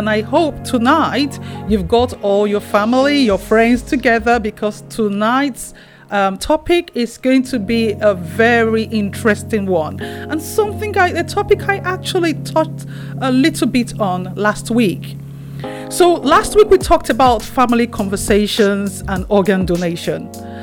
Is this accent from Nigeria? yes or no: yes; Nigeria; now in United Kingdom; I'm originally from Nigeria.